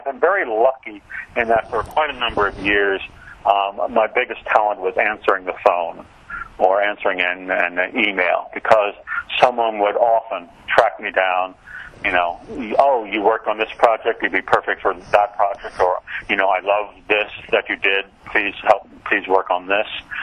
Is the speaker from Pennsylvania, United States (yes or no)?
yes; Lancaster, Pennsylvania, United States; and so I was raised in Lancaster, Pennsylvania, half Italian and half Amish.